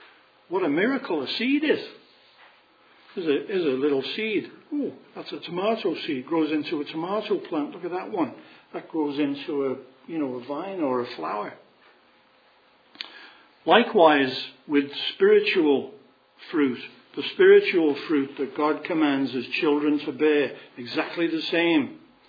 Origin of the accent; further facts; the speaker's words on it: England, United Kingdom; I'm going to call it tomato because I'm English.